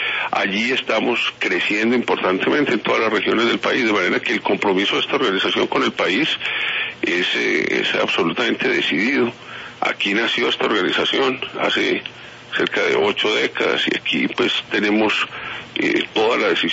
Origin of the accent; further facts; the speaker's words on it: Colombia; como colombianos debemos rodear la institucionalidad